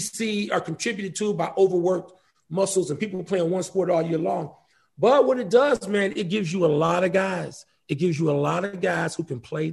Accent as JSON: {"language": "English", "town": "Chicago", "region": "Illinois", "country": "United States", "said": "I'm from Chicago."}